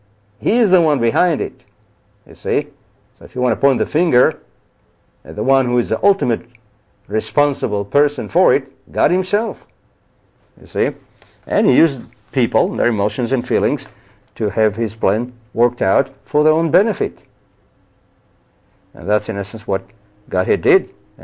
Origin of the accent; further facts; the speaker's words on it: Israel; growing up in Israel, going to the synagogue in Israel